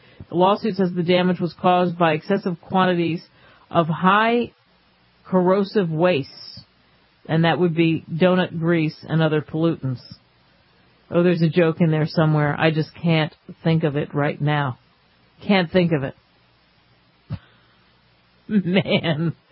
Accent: New Jersey, United States; Growing up in Jersey, my mother would kill me for saying that on the airwaves.

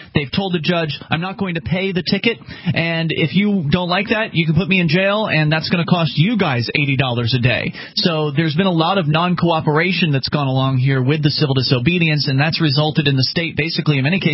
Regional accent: Florida, United States; now in New Hampshire, United States; Mark and I are originally from Florida.

